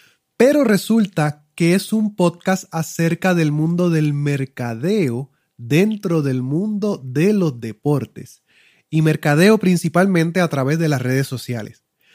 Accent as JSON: {"language": "Spanish", "country": "Puerto Rico", "said": "Julio es de Puerto Rico y yo soy de Puerto Rico, y esa es solo la primera cosa en común que tuvimos porque resultó que somos hasta del mismo pueblo."}